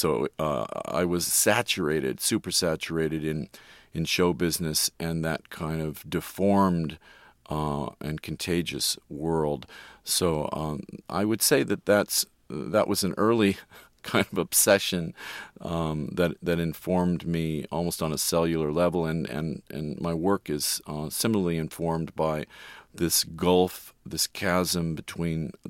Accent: Beverly Hills, California, United States; I grew up in Beverly Hills from the age of around 8 years old, and I was constantly exposed to the children of famous or wealthy people.

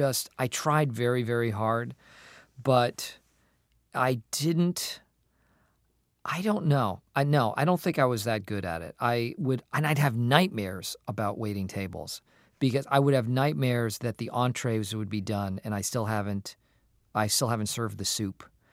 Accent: Acton, Massachusetts, United States; I grew up in Acton, Massachusetts.

